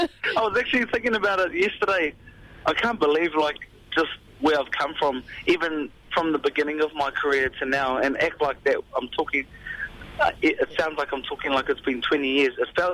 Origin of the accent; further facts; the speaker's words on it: New Zealand; also born or lived in Melbourne; I'm a New Zealand, I'm a Kiwi Aussie. So, you know, I've got both my passports, I'm a dual citizen. I was born in Melbourne, but, you know, brought up in New Zealand.